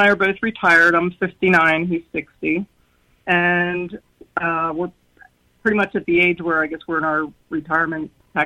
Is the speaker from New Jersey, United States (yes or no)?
no; Pennsylvania, United States; But no, I'm from Pennsylvania.